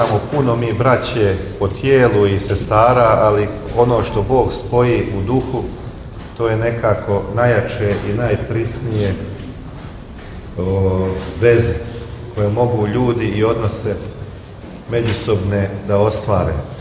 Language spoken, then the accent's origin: Serbian; Žabljak, Žabljak Municipality, Montenegro; žabljak moj rodni kraj slavi preobraženje